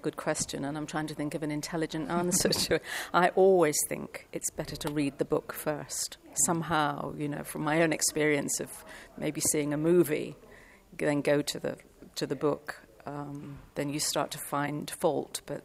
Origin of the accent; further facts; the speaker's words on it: England, United Kingdom; But being English and polite, I waited to be asked by somebody to do it.